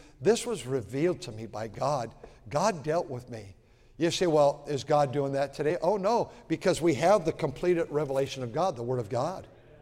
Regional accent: Fremont, California, United States; I grew up in Centerville over here, Fremont now. There were five little towns in 1956. We moved there in 53.

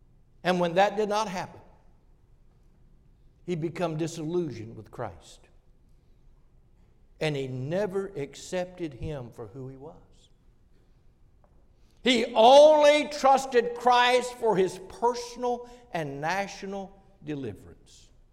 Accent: Virginia, United States; I'm from Virginia, not West Virginia.

